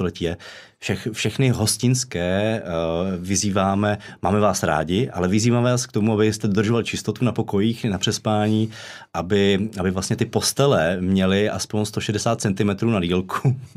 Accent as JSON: {"language": "Czech", "town": "Aš", "region": "Karlovy Vary Region", "country": "Czechia", "said": "pocházím z Aše, jo? Což je jakoby taky dost hustá jako aglomerace, takový sídelní útvar, dost poškozený jak bolševismem, tak potom raným kapitalismem."}